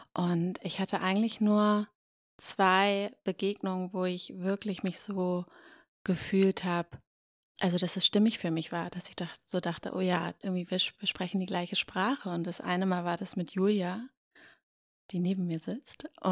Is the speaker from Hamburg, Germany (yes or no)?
yes; Hamburg, Germany; now in Berlin, Germany; Ich bin Mama von zwei Kindern und lebe in Berlin. Ich komme aus Hamburg ursprünglich